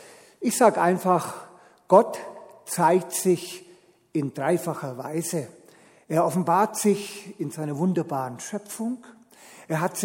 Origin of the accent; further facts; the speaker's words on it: Nuremberg, Bavaria, Germany; Ich komme ursprünglich aus Nürnberg, ich bin dort geboren, aufgewachsen und bin in der Jugendarbeit meiner Heimatgemeinde in Nürnberg-Zabow groß geworden.